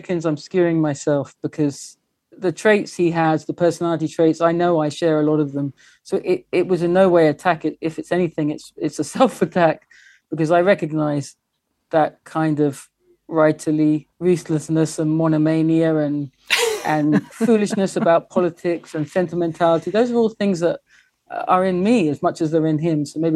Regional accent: England, United Kingdom; Now, I am English and I love England.

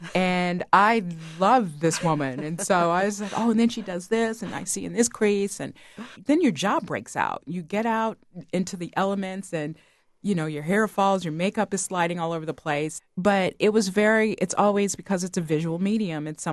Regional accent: Dallas, Texas, United States; born there; I was born in Dallas, so we were dedicated to the Cowboys

